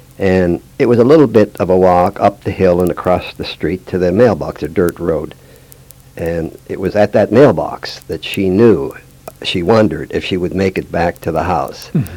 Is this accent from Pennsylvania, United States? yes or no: yes; New Castle, Pennsylvania, United States; born there; Well, I was born in Newcastle, Pennsylvania, to immigrant parents Samuel